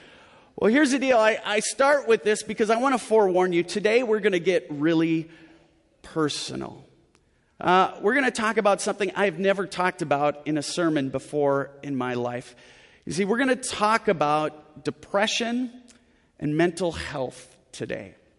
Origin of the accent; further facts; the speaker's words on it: Midwest, United States; I grew up in the Midwest.